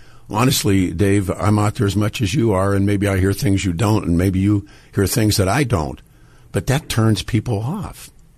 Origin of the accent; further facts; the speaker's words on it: Missouri, United States; I'm from Missouri. You got to show me